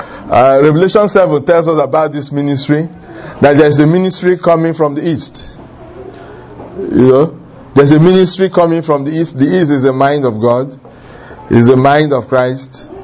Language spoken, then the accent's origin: English; Nigeria; I come from Africa, I come from Nigeria